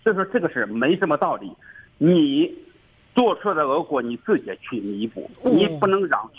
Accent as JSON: {"language": "Chinese", "country": "China", "lives_now": "California, United States", "said": "我们中国人呢，这都看菜吃饭，量体裁衣。"}